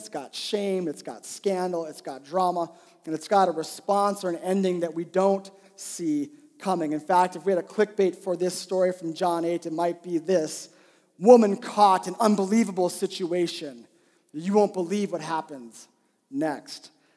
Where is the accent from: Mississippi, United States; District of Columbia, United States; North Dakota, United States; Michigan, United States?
North Dakota, United States; Now, where I'm from, I grew up in North Dakota. Where I'm from, that's a hockey rink, okay? We flood our backyards and put, you know, hockey rinks there.